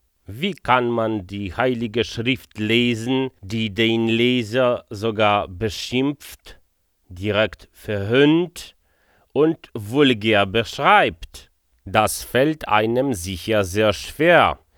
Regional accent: Poland; ich bin Pole

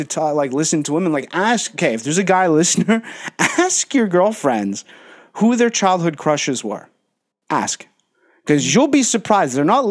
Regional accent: Canada; now in France; when I came from Canada to Europe after I did like my whole like fitness thing.

